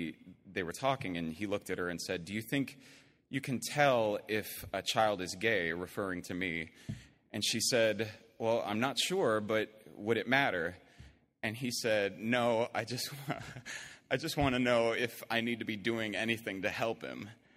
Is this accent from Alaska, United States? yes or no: no; Niceville, Florida, United States; I grew up in Niceville, Florida, which, if you're not familiar, is right below Alabama.